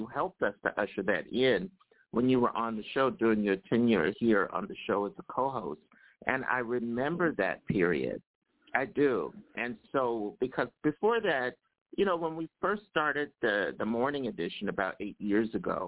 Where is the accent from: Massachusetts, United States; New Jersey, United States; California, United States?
New Jersey, United States; also born or lived in Philadelphia / Irvington; now in New York, United States; I'm from northern New Jersey, too, even though I was born in Philly and live here in New York. I also lived in Irvington, New Jersey